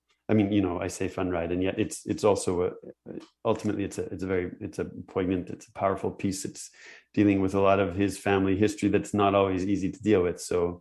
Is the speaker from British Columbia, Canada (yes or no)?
no; Nova Scotia, Canada; now in Montreal, Canada; I'm from Nova Scotia. I came, I've been almost 20 years.